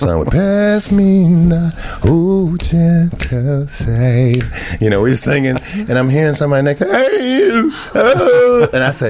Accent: Chicago, Illinois, United States; You know, I don't know if you all know this, but I was born and raised here in Chicago.

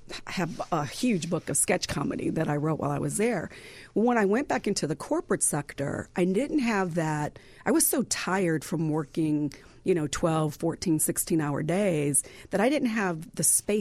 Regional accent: Iowa, United States; growing up in Iowa, where I didn't even know that I was black until I was 8.

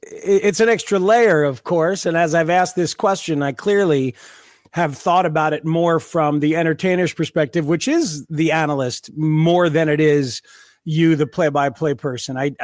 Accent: New Jersey, United States; just because we happen to be growing up in Central Jersey around the same time.

